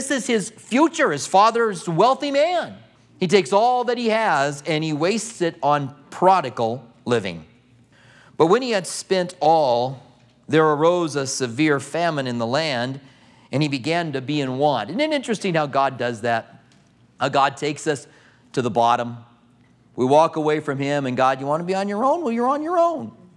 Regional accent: Clinton, Iowa, United States; born there; I was born in Clinton, Iowa. I ran into a guy here recently that was also from Clinton.

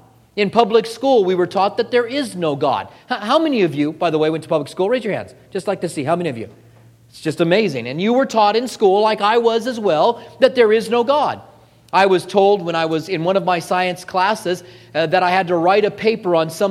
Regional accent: Albuquerque, New Mexico, United States; That's what I did growing up in Albuquerque. We had a sidewalk out in front of our house.

